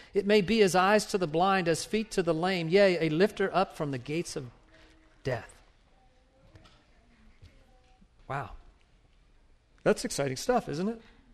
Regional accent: United States; is that realization that, I'm an American. I want to get my stuff. I want to have my nice house.

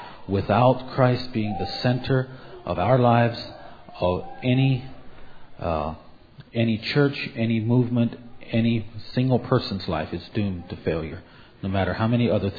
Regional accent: New York, United States; from New York.

